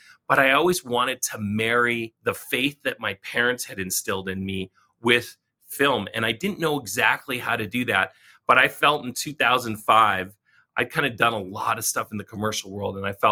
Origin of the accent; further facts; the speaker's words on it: Colorado, United States; also born or lived in Fargo, North Dakota / Minnesota; I was born there in the Midwest. Actually, I haven't been there since I was born. We only lived there 6 months, but I grew up a lot in Colorado and a few years in Minnesota.